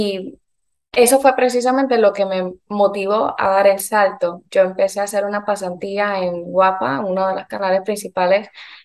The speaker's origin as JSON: {"language": "Spanish", "town": "Bayamón", "country": "Puerto Rico", "tie": "born or raised there", "moved": "as an adult", "lives_now": "United States", "said": "Bueno, yo nací en Bayamón, Puerto Rico. Allá está toda mi familia, ahí me crié, o sea, ahí está mi vida entera. Pero ya cuando estaba terminando la universidad, me surgió una oportunidad de una beca en NYU."}